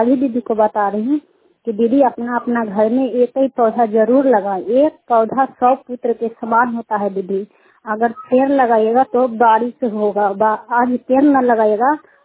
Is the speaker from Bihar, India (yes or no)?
yes; Kukahariya, Bihar, India; कुकहरिया के रहने वाले हैं, रुखाई पंचायत चंदीप प्रखंड ललंदा जिला के।